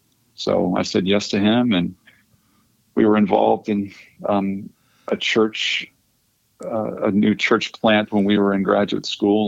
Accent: Mississippi, United States; moved away as an adult; Mississippi. That's where most of my formative years were. My dad was in Christian education, higher education, and we had moved down there when I was a youngster and graduated from high school there and moved back here to Asbury.

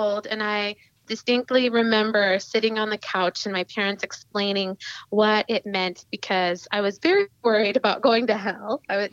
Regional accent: Indianapolis, Indiana, United States; I am currently sitting in Indianapolis and I was born in Indianapolis. So full circle back, I was born in Indianapolis, Indiana, to a wonderful Christ-loving family that raised me well and basically stayed mostly in Indiana

